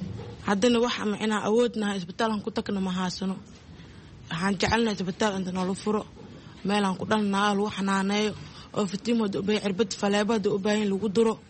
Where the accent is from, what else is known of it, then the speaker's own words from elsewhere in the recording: Marka, Lower Shabelle, Somalia; Waxaan ka imaaday Marko